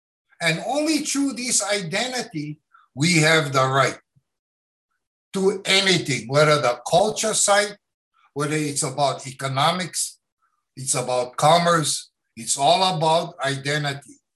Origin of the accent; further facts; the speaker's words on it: Hawaii, United States; And in our language, there's no such person as a Hawaiian. We are identified as Kanaka Maoli.